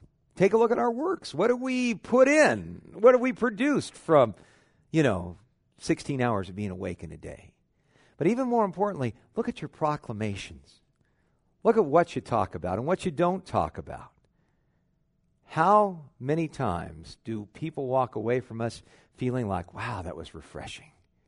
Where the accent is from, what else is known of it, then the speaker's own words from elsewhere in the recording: California, United States; We grew up in Southern California, so we rooted for the LA Dodgers.